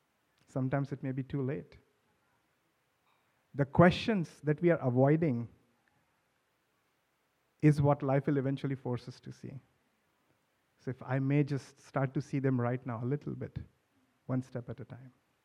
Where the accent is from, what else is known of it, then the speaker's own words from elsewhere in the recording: India; now in United States; Growing up in India, I've come to Silicon Valley.